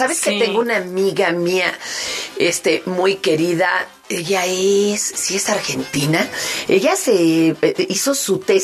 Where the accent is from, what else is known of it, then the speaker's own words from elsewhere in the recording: Mexico; Pues porque soy mexicana, no vemos que nada se resuelva, ¿verdad?